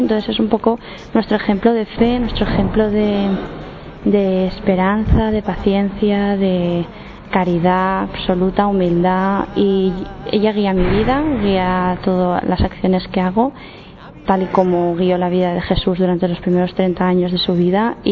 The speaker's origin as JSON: {"language": "Spanish", "country": "Spain", "said": "tengo 27 años y soy de España."}